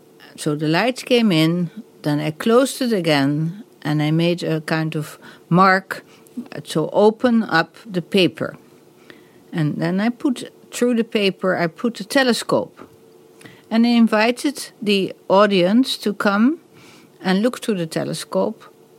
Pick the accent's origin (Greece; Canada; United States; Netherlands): Netherlands; Amsterdam, North Holland; English is a second language; from Amsterdam, and this is my first solo exhibition in the UK.